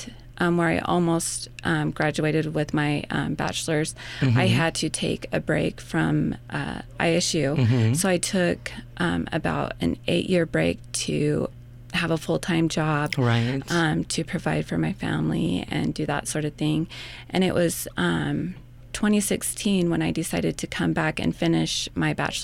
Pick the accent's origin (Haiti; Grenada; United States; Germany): United States; Blackfoot, Idaho; I am originally from Blackfoot. However, I moved to Pocatello in 2001